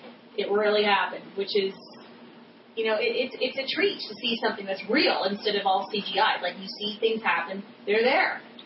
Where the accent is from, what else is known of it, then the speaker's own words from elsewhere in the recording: Montreal, Quebec, Canada; I grew up in Montreal. Our French, our English language options were very limited.